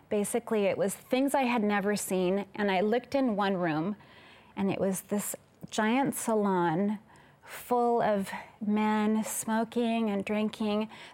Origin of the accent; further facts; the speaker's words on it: Costa Rica; now in United States; I'm originally from Costa Rica. I was raised in Costa Rica and I had moved to the United States.